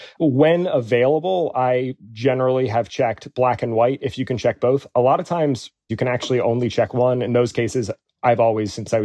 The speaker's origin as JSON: {"language": "English", "town": "Mechanicsburg", "region": "Pennsylvania", "country": "United States", "tie": "born or raised there", "said": "So I was born and raised in Mechanicsburg, Pennsylvania. For better or worse, Central Pennsylvania is a pretty rural place."}